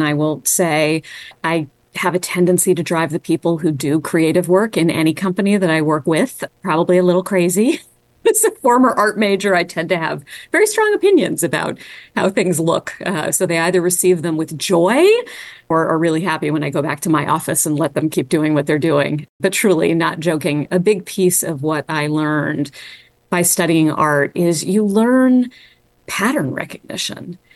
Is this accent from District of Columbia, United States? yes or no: yes; Washington, District of Columbia, United States; I was born in Washington, D.C. I grew up on Capitol Hill. You could literally see the U.S. Capitol out my front door.